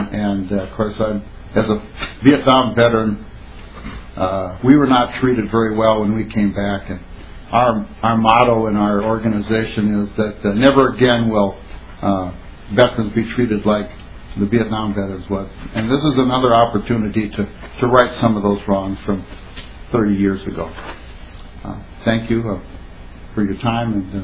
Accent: North Dakota, United States; moved away as an adult; I could actually say when I got out of the service and came down here looking for work, I'm an immigrant from North Dakota because there are no jobs up there.

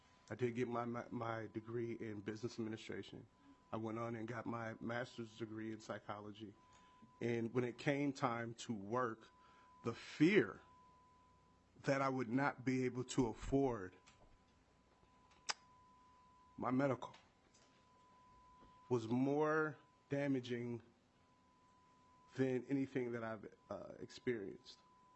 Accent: Minneapolis, Minnesota, United States; I am born and raised in Minneapolis.

